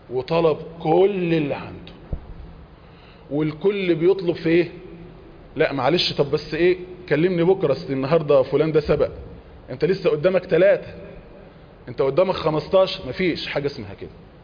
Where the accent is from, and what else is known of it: Egypt